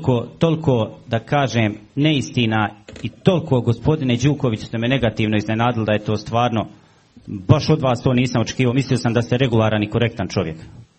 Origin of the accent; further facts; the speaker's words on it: Foča, Republika Srpska, Bosnia & Herzegovina; Rođen sam u Foči, odrastao sam u Foči, završio sam osnovnu školu ovdje, srednju školu, stomatološki fakultet.